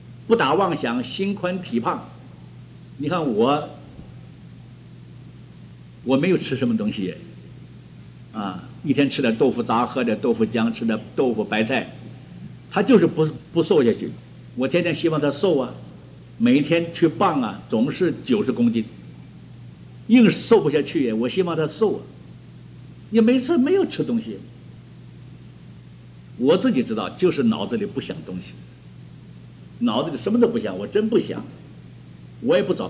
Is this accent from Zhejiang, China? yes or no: yes; Ningbo, Zhejiang, China; 我记得在我小的时候在宁波了